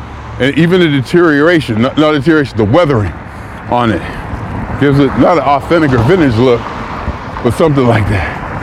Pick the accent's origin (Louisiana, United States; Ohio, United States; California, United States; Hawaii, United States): Ohio, United States; I said, I'm from Ohio. We bowl. I grew up bowling.